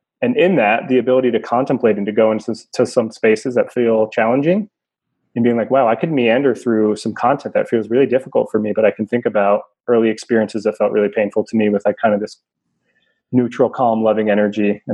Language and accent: English; New Jersey, United States; It's funny because my vision and understanding of ketamine growing up in New Jersey was like the K-hole.